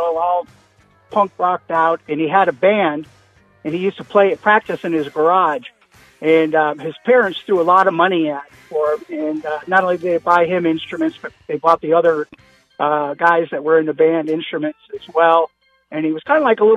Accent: Miramar, Florida, United States; I did, man. I grew up in Miramar, Florida, and I went to school with Johnny Depp.

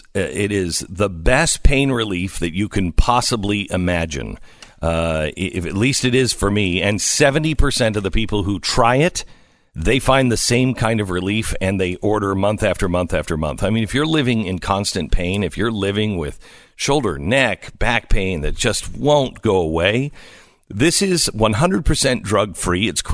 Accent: Texas, United States; You have no idea. I'm coming from Texas. You have no idea what I even mean about that.

